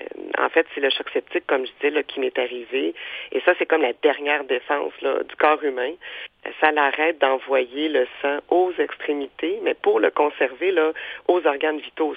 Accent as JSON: {"language": "French", "town": "Saint-Hyacinthe", "region": "Quebec", "country": "Canada", "tie": "born or raised there", "lives_now": "Trois-Rivières, Canada", "said": "je suis native de Sainte-Hyacinthe, mais j'habite Trois-Rivières depuis près de, même je pense, plus de 10 ans."}